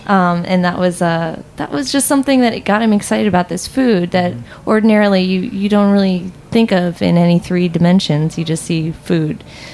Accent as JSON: {"language": "English", "region": "New Jersey", "country": "United States", "tie": "born or raised there", "said": "I grew up in New Jersey, and I was not around chickens, egg-laying chickens at all."}